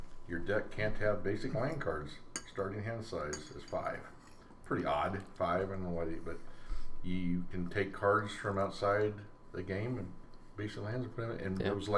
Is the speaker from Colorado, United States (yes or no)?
yes; Colorado, United States; We're from Colorado, and you're not.